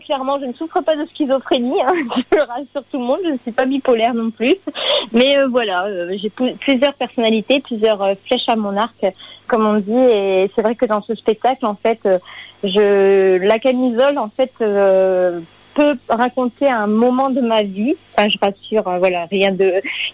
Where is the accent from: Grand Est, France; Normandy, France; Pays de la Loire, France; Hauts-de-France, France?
Hauts-de-France, France; Boulogne-sur-Mer; parce que je suis originaire de Boulogne-sur-Mer.